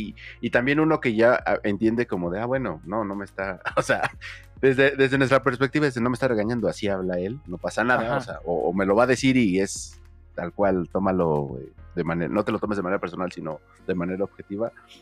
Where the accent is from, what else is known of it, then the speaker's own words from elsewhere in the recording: Mexico; a lo mejor como mexicano, ni siquiera se da cuenta porque son tan, tan implícitas en nuestra cultura